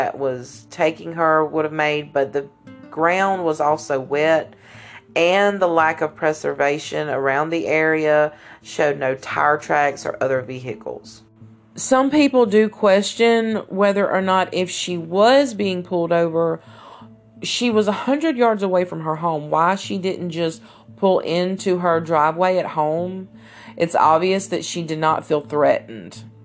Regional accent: Mississippi, United States; I have family that's from Forest. I'm from Central Mississippi and South Mississippi. I have lived all around these areas

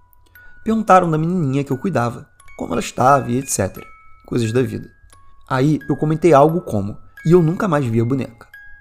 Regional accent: Paraná, Brazil; now in São Paulo, Brazil; eu havia saído da cidade onde cresci, no interior do Paraná, e já morava em São Paulo.

